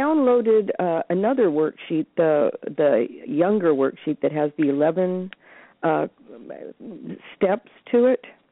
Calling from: Sebring, Florida, United States; And I'm in Sebring, Florida.

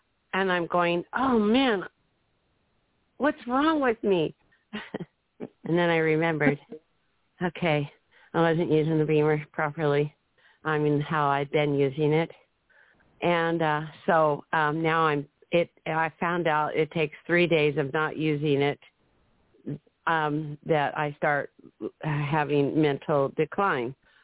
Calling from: Scio, Oregon, United States; I'm from Sia, Oregon

